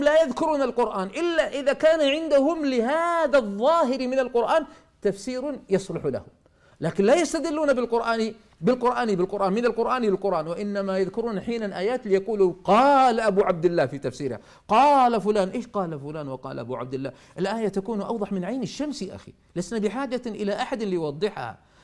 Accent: Saudi Arabia; قلت نعم أنا من السعودية.

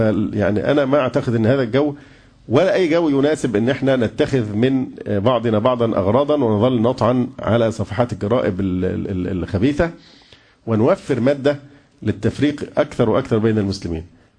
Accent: Egypt; فإحنا مواطنون، مش إحنا جنسيتنا مصرية، خلاص بنمارس حقنا

